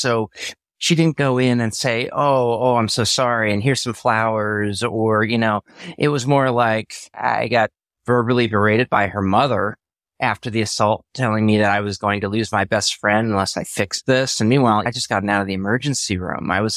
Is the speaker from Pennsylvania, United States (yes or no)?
yes; Pennsylvania, United States; also born or lived in Kansas; I was born in Kansas and grew up in Pennsylvania.